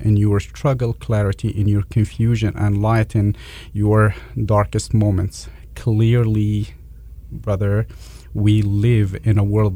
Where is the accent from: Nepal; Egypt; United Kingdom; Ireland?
Egypt; English is a second language; moved away as an adult; now in United States; I am from Egypt. I was born and raised and educated in Egypt.